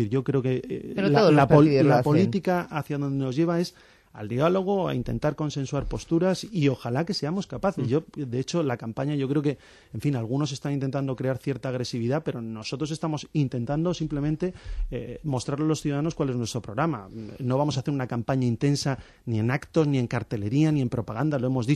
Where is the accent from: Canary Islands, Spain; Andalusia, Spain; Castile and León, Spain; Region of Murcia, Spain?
Region of Murcia, Spain; Cartagena; yo que soy cartagenero